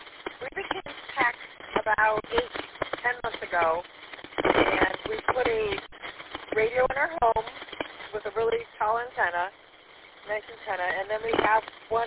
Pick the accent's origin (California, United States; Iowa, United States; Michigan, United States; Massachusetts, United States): Michigan, United States; Davidson; Well, good morning. We're up here in Millington. We're from Davidson.